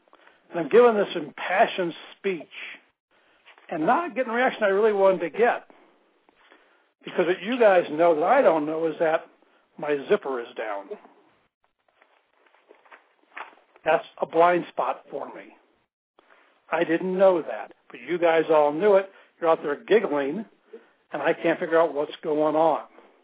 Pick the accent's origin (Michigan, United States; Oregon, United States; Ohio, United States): Ohio, United States; Cleveland; You know I'm from Cleveland, which is, I don't know, positive or negative, but you know I'm from Cleveland, and I like Texans.